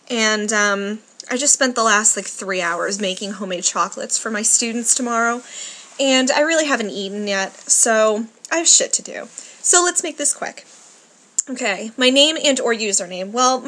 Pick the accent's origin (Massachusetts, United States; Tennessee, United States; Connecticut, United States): Massachusetts, United States; Boston; Where I'm from, I am from Boston, Massachusetts.